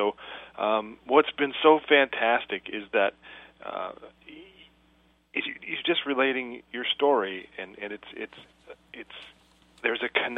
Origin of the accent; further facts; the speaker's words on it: Flint, Michigan, United States; And growing up in Flint, Michigan, we had a lot of great athletes.